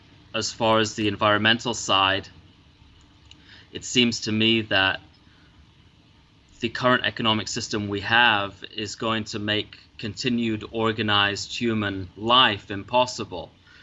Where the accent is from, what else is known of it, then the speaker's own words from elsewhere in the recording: Isle of Man; also born or lived in United States; I spent most of my childhood and adolescence in the Isle of Man. Neither of my parents are Manx. I was born in the United States in 1986.